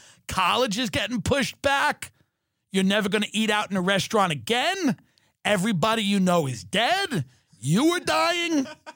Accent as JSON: {"language": "English", "town": "New York City", "region": "New York", "country": "United States", "tie": "born or raised there", "lives_now": "Los Angeles, United States", "said": "And as a New Yorker, as a guy that grew up in New York, it's fucking wild to watch, you know, from L.A., you know."}